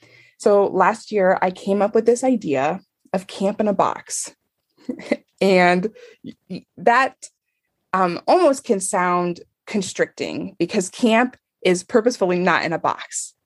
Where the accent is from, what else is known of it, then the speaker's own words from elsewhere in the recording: Independence, Missouri, United States; now in California, United States; because we're originally from Independence, right outside Kansas City. And so we come with this little Midwest twist to the beautiful, you know, mountains and trees of California.